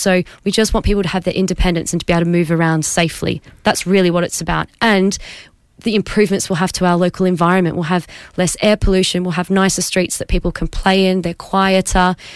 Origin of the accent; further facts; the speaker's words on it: Australia; now in Cambridge, United Kingdom; I'm originally from Australia and I had to learn because it is actually different